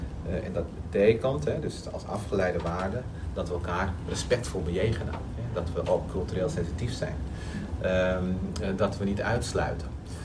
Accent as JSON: {"language": "Dutch", "country": "Suriname", "said": "Ik ben zelf Surinamers."}